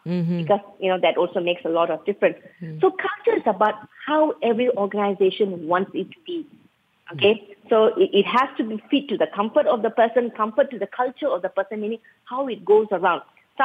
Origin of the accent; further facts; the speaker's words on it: Malaysia; But generally, as a Malaysian, whenever we go anywhere, the first thing we will think is, should I wear the shoes or should I put the shoe outside?